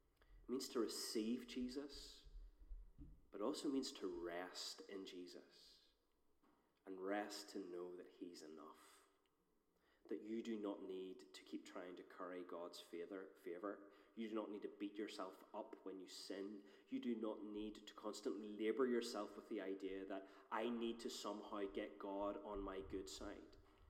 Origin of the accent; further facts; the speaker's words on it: Northern Ireland, United Kingdom; I was brought up in North Antrim, and as any good North Antrim boy, I was raised on three things, which is mince, potatoes, and the Westminster Shorter Catechism.